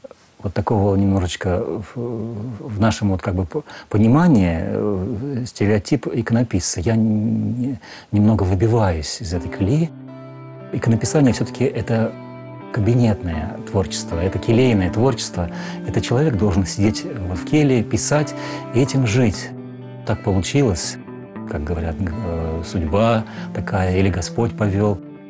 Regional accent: Russia; а я сам донской казак.

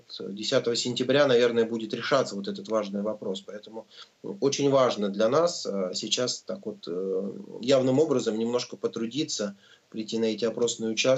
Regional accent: Yekaterinburg, Sverdlovsk Oblast, Russia; Для меня, если честно, город Екатеринбург является родным и близким. Я уроженец города Екатеринбурга

